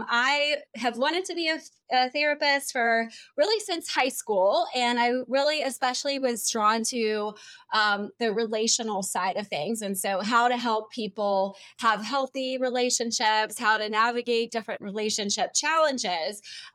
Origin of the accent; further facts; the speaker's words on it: Pittsburgh, Pennsylvania, United States; I'm originally from Pittsburgh, so I definitely do feel the culture difference between the North and the South, even still today, even though I've been here for a really long time.